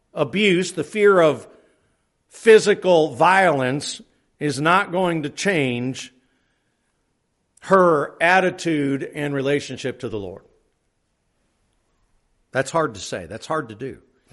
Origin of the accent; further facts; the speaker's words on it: Pennsylvania, United States; I was raised in Pennsylvania.